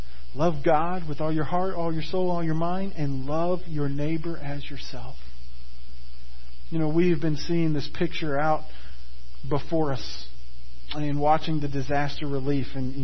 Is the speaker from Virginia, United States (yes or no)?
no; Florida, United States; path of those hurricanes as they came across Florida, three of them intersected right over the top of my hometown.